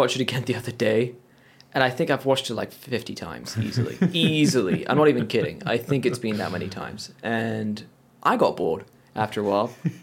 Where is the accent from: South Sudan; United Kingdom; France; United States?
United Kingdom; England; ever since I was a kid growing up in England, I wanted to be American, for one. And like, I hated it. I was British.